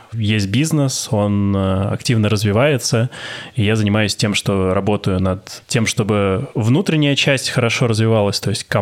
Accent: Moscow, Russia; я москвич

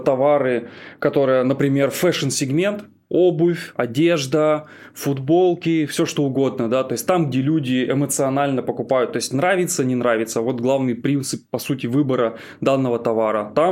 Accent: Kostroma Oblast, Russia; Вот я сам из Костромской области когда-то там родился, да, там куча леса. То есть эта область богата лесом.

